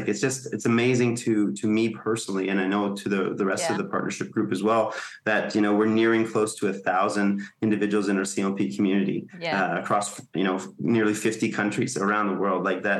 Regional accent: Canada; So, we're very excited to capstone the year here in my home country of Canada.

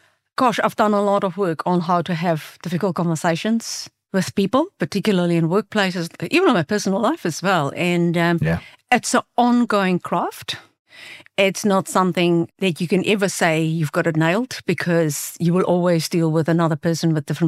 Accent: South Africa; first language Afrikaans; English is a second language; It's an ongoing piece of work because English is my second language, as I said, and if I had to say it in my first language, it would be much harsher than it would be in English.

